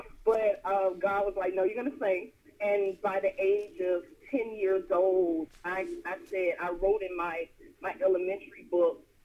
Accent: Opa-locka, Florida, United States; Growing up in Opa-locka, Florida, I would always go to my grandparents' home, and my auntie would always be over there.

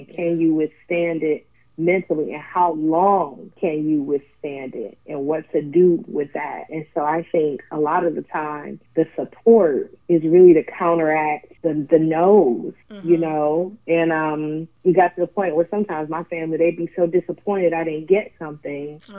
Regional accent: Detroit, Michigan, United States; And I'm from Detroit, so it was just music all around me with Motown and … and, you know, just all of it.

